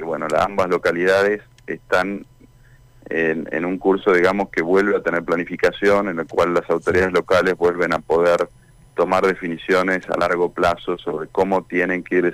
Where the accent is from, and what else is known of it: Argentina